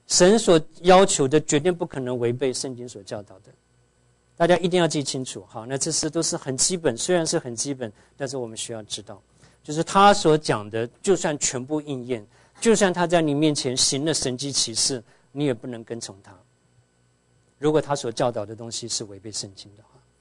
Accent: Tainan, Taiwan; 我小的时候在我住的台湾台南

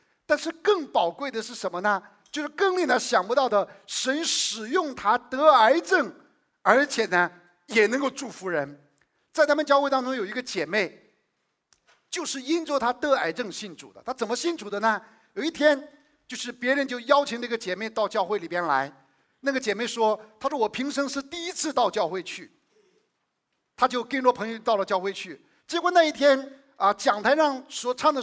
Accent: China; 其实说实在的，我们中国人最不愿意承认的就是罪人

